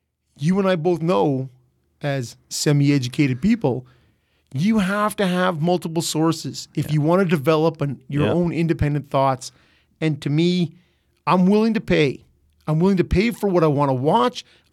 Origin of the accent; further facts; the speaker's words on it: Peterborough, Ontario, Canada; and I'm from Peterborough originally.